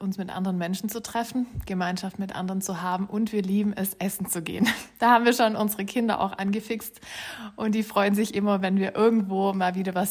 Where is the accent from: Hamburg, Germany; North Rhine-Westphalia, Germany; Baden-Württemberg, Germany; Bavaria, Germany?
Baden-Württemberg, Germany; Deggenfronn; now in Herrenberg, Germany; ich bin nicht schon immer in Herrenberg gewesen. Ich komme ursprünglich aus Deggenfronn, also ein kleines Dorf hier ums Eck.